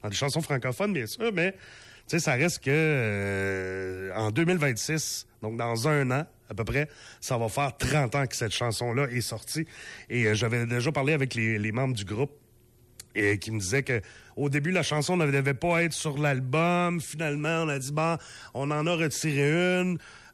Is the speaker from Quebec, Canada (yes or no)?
no; New Brunswick, Canada; parce que moi j'étais du Nouveau-Brunswick